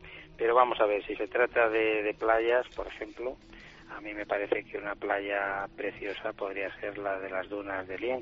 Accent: Burgos, Castile and León, Spain; born there; also born or lived in Madrid / Alicante / Valencia; He nacido en Burgos y desde luego siempre he querido vivir en Santander, he vivido en Madrid, he vivido en Alicante, he vivido en Valencia, he vivido en muchos sitios, ¿no?

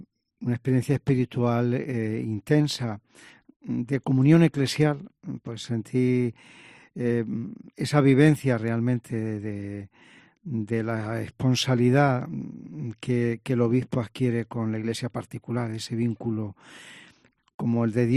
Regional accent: Madridejos, Castilla-La Mancha, Spain; moved away as an adult; yo siento mi pueblo naturalmente porque las raíces del pueblo natal pues uno las lleva, ¿no? Pero yo salí con 18 años de Madridejos a trabajar a Madrid

